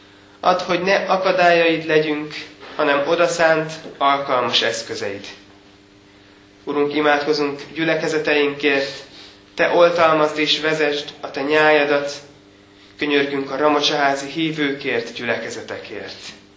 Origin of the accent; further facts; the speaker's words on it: Miskolc, Borsod-Abaúj-Zemplén, Hungary; és Miskolcról származom. Ott születtem, és 18 évig sokat is voltam ott. Azután elkerültem onnan.